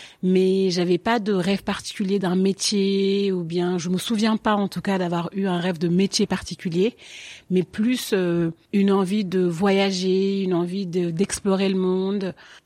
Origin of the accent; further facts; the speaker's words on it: Paris, Île-de-France, France; also born or lived in Senegal / Marne-la-Vallée; j'ai 31 ans, je suis née à Paris et mon enfant je l'ai un peu passé un peu à Paris, un peu au Sénégal, un peu en banlieue parisienne, dans le 77, à Marne-la-Vallée.